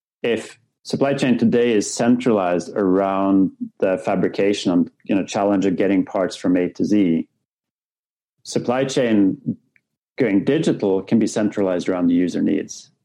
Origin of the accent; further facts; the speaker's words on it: Norway; now in United States; I'm from Norway originally.